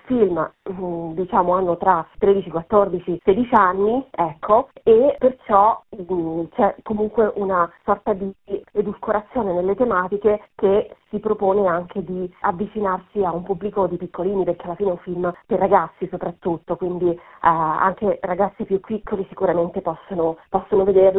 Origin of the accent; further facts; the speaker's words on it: Rome, Lazio, Italy; sia nata e cresciuta a Roma, i miei genitori, insomma, ho origini appunto del sud Italia, quindi l'ho frequentato, ci sono un po' cresciuta